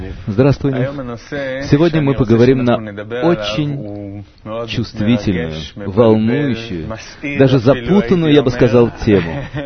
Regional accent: Vitebsk, Vitebsk Region, Belarus; born there; moved away as an adult; also born or lived in Saint Petersburg, Russia; Через 3-4 года я уехал из моего маленького городка, где я родился, из Витебска. Это такой маленький городок, где раньше жили одни евреи, приблизительно четверть миллиона жителей.

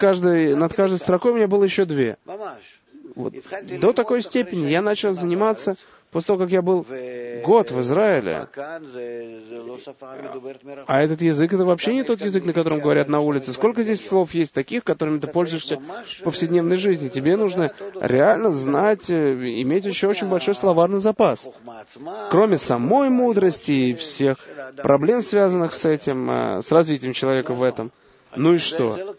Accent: Russia; Я из России.

